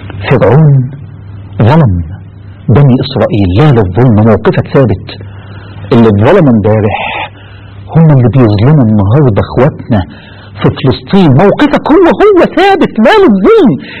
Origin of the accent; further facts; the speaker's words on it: Egypt; حتى لو كان اللي ظالم اصل المصريين وانا مصري